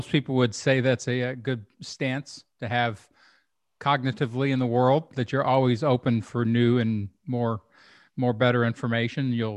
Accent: United States; I'm American rhetorician, retired professor, also was late night comedy writer in Hollywood

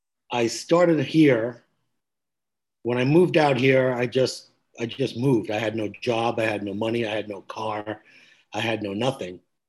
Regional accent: New York, United States; No, I was raised on Long Island.

